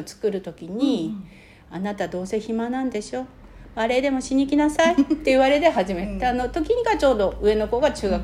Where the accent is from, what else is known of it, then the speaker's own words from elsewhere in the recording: Yamaguchi, Japan; 私は山口出身なんですけど